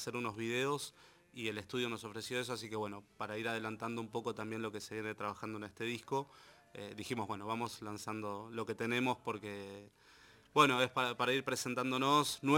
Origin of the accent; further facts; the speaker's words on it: Buenos Aires, Argentina; somos porteños de ley, somos nacidos en la ciudad de Buenos Aires